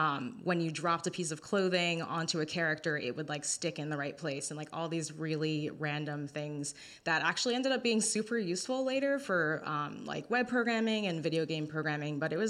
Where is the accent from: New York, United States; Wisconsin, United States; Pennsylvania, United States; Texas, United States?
New York, United States; New York City; So growing up in the Bronx, I grew up specifically near the Bronx Botanical Garden.